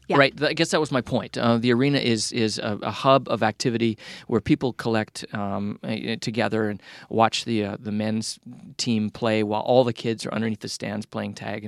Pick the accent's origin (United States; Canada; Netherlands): Canada; Caroline, Alberta; I absolutely loved growing up in that way. Caroline was my hometown, and the population doubled at 9 o'clock in the morning when the 18 school buses showed up